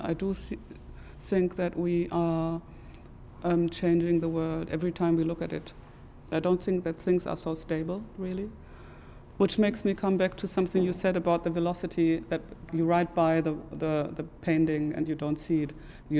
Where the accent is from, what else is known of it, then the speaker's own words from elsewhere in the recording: North Rhine-Westphalia, Germany; English is a second language; I'm coming from an industrial area myself. I was brought up in the Ruhr area in the middle of Germany